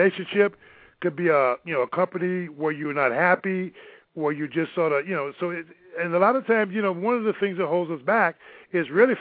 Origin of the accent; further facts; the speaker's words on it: Texas, United States; growing up in Southwest Texas in the 60s was totally segregated.